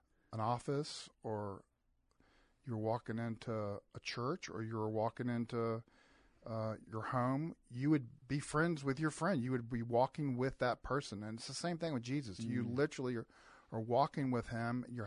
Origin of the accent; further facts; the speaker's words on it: Charlottesville, Virginia, United States; So I actually born and raised in Charlottesville. My dad came here in the 50s to UVA, never left.